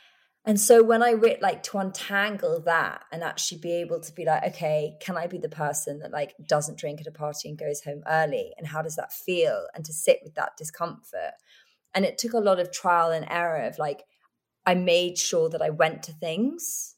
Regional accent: England, United Kingdom; And being English, I didn't know how to say no.

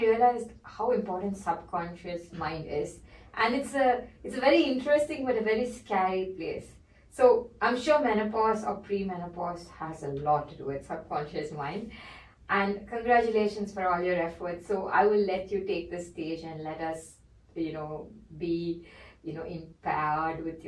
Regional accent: India; I come from India

